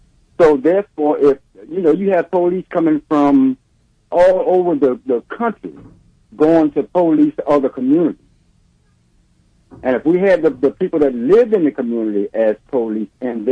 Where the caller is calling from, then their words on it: Washington, District of Columbia, United States; I'm calling from Washington, D.C.